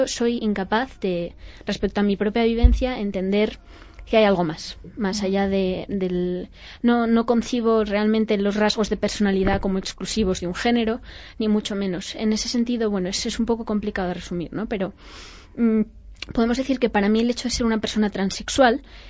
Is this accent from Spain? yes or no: yes; Spain; Todos somos españoles